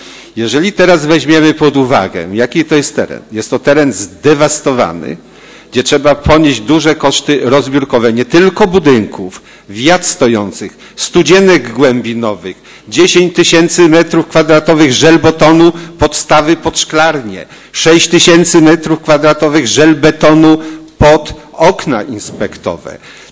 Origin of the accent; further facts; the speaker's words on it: Poznań, Greater Poland Voivodeship, Poland; Jestem tego nauczony, jako chociażby poznaniak.